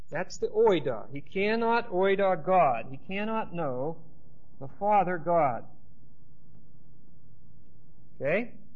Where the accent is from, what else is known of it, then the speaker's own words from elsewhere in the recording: Pennsylvania, United States; Okay, I'm from Pennsylvania. I'm your neighbor if you're from there. And I sympathize because we're all negative in Pennsylvania too.